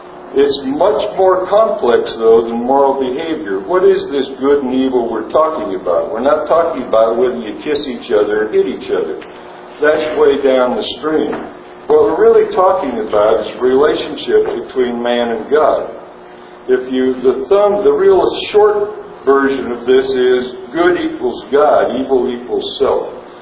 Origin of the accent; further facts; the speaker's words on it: Atlanta, Georgia, United States; They're mostly, well, we're from Atlanta. They mostly go to the Baptist church all the time.